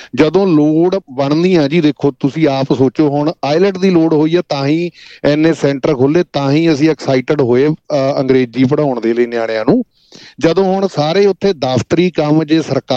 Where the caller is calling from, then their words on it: Australia; ਮੈਂ ਆਸਟ੍ਰੇਲੀਆ ਤੋਂ ਬੋਲਦਾ ਜੀ